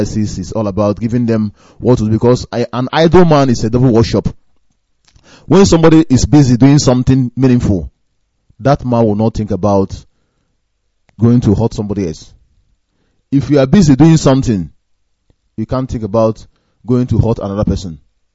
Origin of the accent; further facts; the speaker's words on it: Imo, Nigeria; I am from Imo State, Ahaji Ebema, LGA.